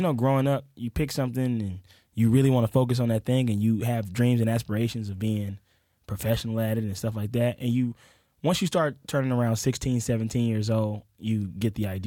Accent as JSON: {"language": "English", "town": "Pascagoula", "region": "Mississippi", "country": "United States", "tie": "born there", "said": "I was born in Mississippi, Pascagoula, Mississippi. I am one of very few improvisers from Mississippi."}